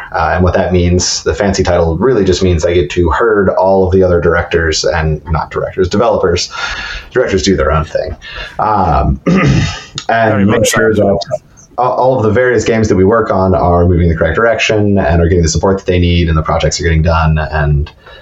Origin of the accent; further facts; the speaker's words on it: Texas, United States; moved away as an adult; I was born in Texas in the United States, lived there for 30 years.